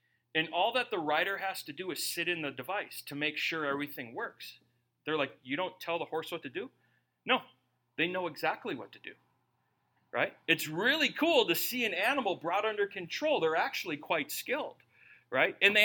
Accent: United States; But I don't like that. I'm an American. I don't believe in uncomfort.

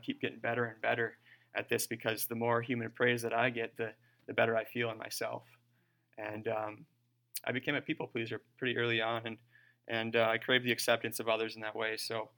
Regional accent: Calumet, Michigan, United States; I'm from Calumet originally. I'm from a pretty small family considering things. I grew up in a large church

